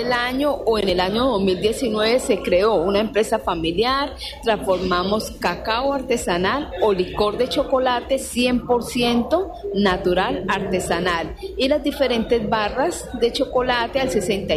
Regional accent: Granada, Meta, Colombia; born there; moved away as an adult; me trasladé de Granada Meta, mi región donde nací, a trabajar en el 2007 en un proyecto de sustitución de cultivos ilícitos

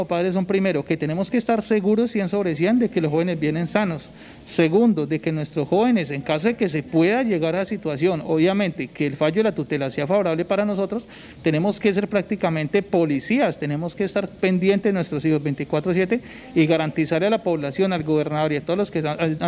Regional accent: Colombia; como todo colombiano tiene derecho a impugnar una tutela

